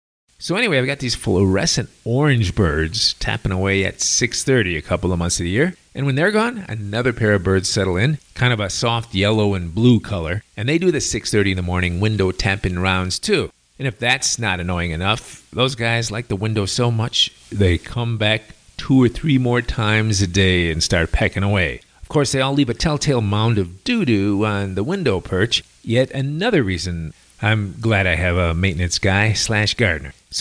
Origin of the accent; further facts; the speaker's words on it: Chicago, Illinois, United States; I'm from Chicago, and remember when I was in grade school, during the dead of winter, sometimes the sun would set at 4:30 in the afternoon